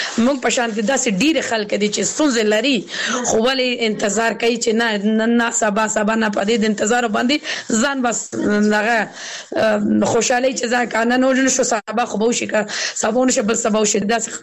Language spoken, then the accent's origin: Pashto; Kabul, Afghanistan; زه اوس بل ولایت کې سګم زه خپل د کابل ولایت نه یم